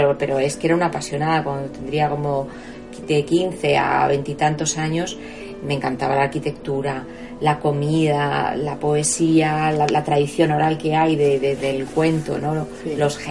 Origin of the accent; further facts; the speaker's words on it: Madrid, Community of Madrid, Spain; Porque, bueno, yo soy madrileña, siempre he vivido aquí.